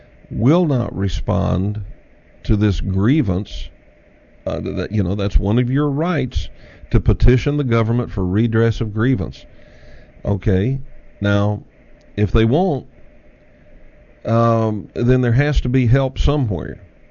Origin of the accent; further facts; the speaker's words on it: United States; I certainly don't want to see sanctions against the United States. I'm an American.